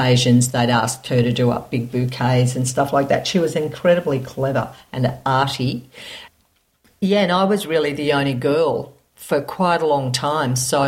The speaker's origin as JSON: {"language": "English", "town": "Yarraville", "region": "Victoria", "country": "Australia", "tie": "born or raised there", "also_born_or_lived": "Kew", "moved": "as an adult", "said": "I was born in Kew. I'm a baby boomer. I lived in Kew till I was two, and then we moved to Yarraville. And I stayed there until I went overseas at the age of 20."}